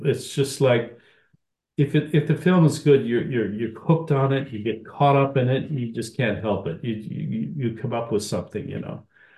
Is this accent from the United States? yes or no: no; Costa Rica; Well, I grew up in Costa Rica.